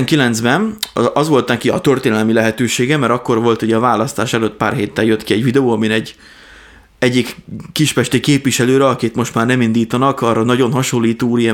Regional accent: Dunaharaszti, Pest, Hungary; born there; amikor összeköltöztek apámmal, és akkor telepettek le Dunaharasztin. És akkor én már ott születtem

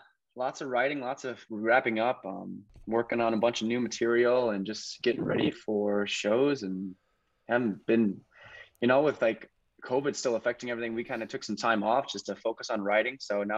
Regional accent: Illinois, United States; Hey, we're from Illinois, so it don't get much better where we're from.

